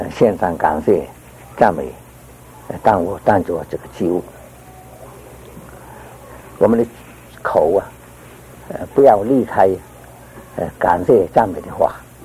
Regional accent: Fujian, China; 我们福建人说记得

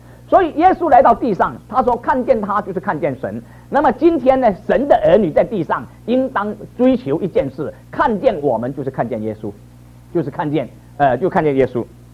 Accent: Fujian, China; 我想我们福建人有这个风俗

